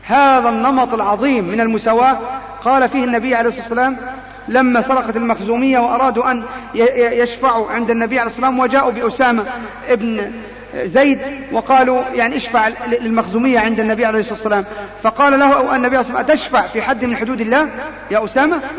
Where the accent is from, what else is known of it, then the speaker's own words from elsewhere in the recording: Egypt; كان زمان في بطاقات عندنا في مصر تروح تشتري بها التموين